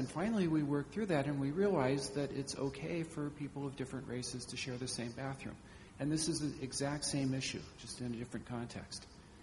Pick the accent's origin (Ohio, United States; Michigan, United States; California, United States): Ohio, United States; Columbus; I'm from Columbus, Ohio.